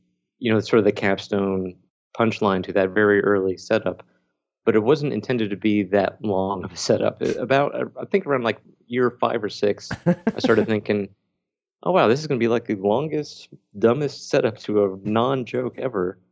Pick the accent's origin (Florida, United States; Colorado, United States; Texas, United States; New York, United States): Florida, United States; now in Virginia, United States; I grew up in Florida. I'm now in Virginia, and it was like 32 today.